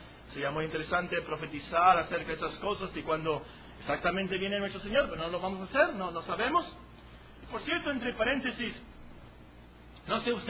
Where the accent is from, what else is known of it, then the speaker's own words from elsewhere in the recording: Veracruz, Mexico; Es que yo soy de Veracruz, hermano. El odio jarocho